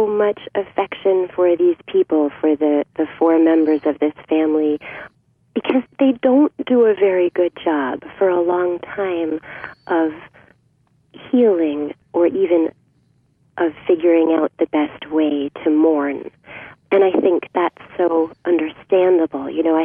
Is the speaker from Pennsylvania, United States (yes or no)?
no; Nyack, New York, United States; growing up in Nyack, I was aware of Edward Hopper and all of the artists and musicians and performers and writers who have thrived in Nyack and around Nyack.